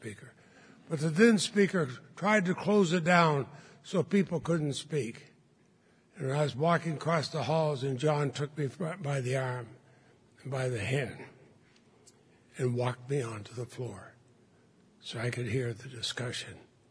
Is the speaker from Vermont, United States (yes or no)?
yes; Montpelier, Vermont, United States; I think of having my first library card when I was 4 years old growing up in Montpelier.